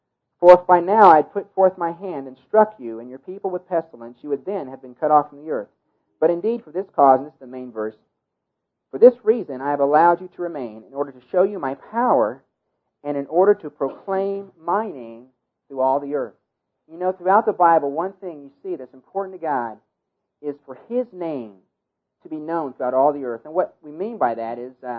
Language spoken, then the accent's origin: English; Alabama, United States; Now, I'm from Alabama and went to school there.